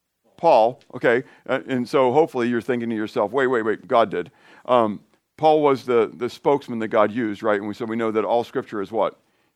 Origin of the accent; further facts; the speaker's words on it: United States; I'm an American.